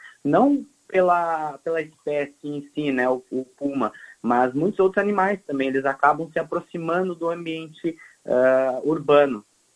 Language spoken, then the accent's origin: Portuguese; Vacaria, Rio Grande do Sul, Brazil; Eu até brinco que Vacaria é a minha terra natal e também a terra dos pumas, né?